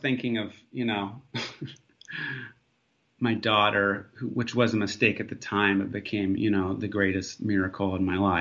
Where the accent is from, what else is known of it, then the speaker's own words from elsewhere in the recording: Alaska, United States; I mean, I grew up in Alaska, and then I was a puppeteer through my 20s and kind of conned my way into Juilliard.